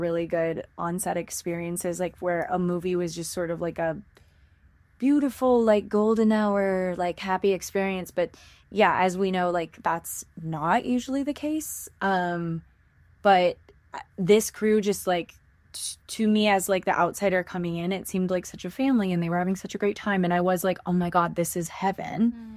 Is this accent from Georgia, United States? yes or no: no; Washington, United States; The production was I'm from Washington.